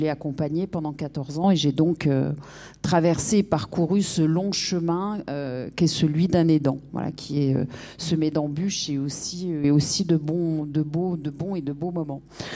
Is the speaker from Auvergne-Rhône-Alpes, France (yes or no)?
yes; Lyon, Auvergne-Rhône-Alpes, France; Je suis un pur produit lyonnais de la Croix-Rousse, petite fille de Canu et fille d'imprimeur. Donc c'est compliqué de faire plus lyonnais que moi. J'ai donc passé toute mon enfance à la Croix-Rousse